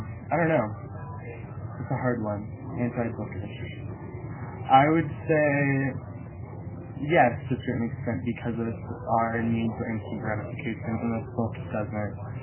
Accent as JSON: {"language": "English", "region": "West Coast", "country": "United States", "tie": "born or raised there", "said": "The cultural difference between growing up on the West Coast and coming here is striking, polarizing."}